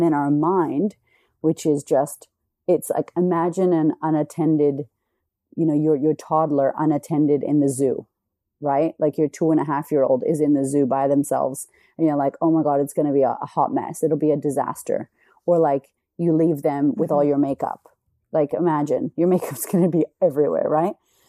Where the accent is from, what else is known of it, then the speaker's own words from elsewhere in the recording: United States; now in Australia; I love that I'm American in Australia because I'm so like friendly and happy.